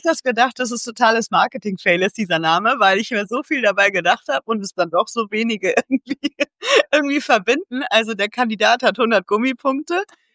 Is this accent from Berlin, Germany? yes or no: no; North Rhine-Westphalia, Germany; moved away; aus dem schönen Ostwestfalen-Lippe, das wahrscheinlich jeder nur kennt, weil es Bielefeld nicht gibt. Da bin ich schon ganz, ganz lange weg. Genau 20 Jahre jetzt tatsächlich dieses Jahr.